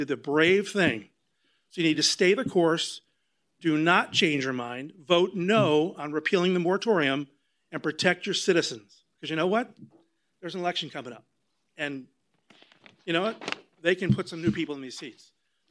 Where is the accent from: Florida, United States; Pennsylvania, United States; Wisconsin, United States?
Florida, United States; Tomoka Farms; I'm from the Tomoka Farms Village, a little bit north of here.